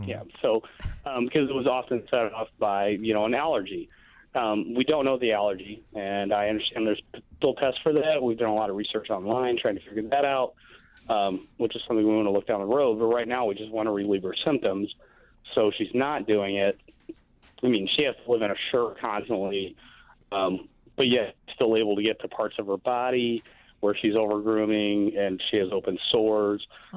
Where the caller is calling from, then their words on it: DeKalb, Illinois, United States; I'm calling from DeKalb.